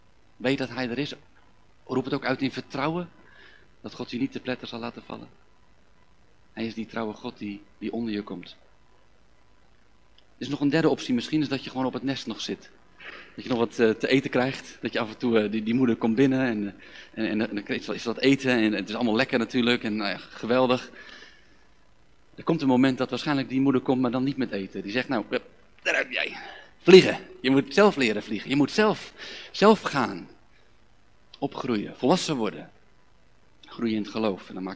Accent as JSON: {"language": "Dutch", "region": "Zeeland", "country": "Netherlands", "said": "Ik kom uit Zeeland, ik hou ook van zeemeeuw."}